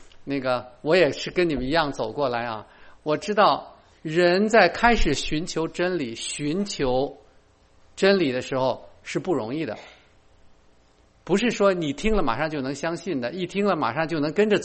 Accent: Beijing, China; now in Chicago, United States; 我是北京人啊，北京生北京长的北京人。我父亲是浙江人，我一直拒绝说我的祖籍是浙江，因为我从来没去过那个地方。所以我一直说我是北京生北京长的北京人

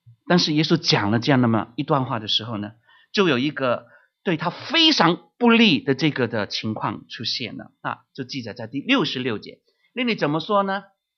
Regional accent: Hong Kong; born there; 我因为在香港出生那香港是这个特区嘛 ，special region

